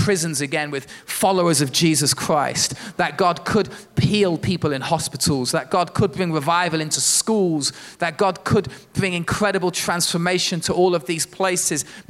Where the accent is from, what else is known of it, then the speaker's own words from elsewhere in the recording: Leicester, East Midlands, United Kingdom; when I was a little kid growing up in Leicester